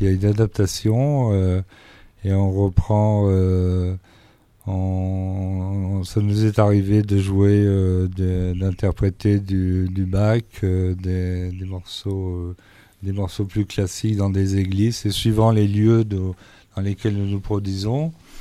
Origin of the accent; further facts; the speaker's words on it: Gap, Provence-Alpes-Côte d'Azur, France; nous venons tous d'horizons différents, mais nous sommes tous originaires de Gap.